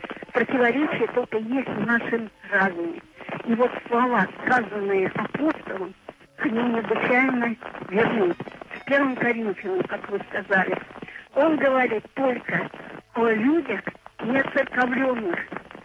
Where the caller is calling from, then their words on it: Severodvinsk, Arkhangelsk Oblast, Russia; Да, да, я из Северодвинска